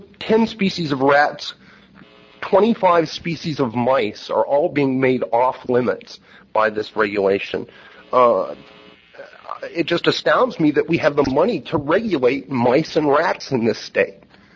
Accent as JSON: {"language": "English", "town": "Georgetown", "region": "Texas", "country": "United States", "said": "I'm from Georgetown, Texas."}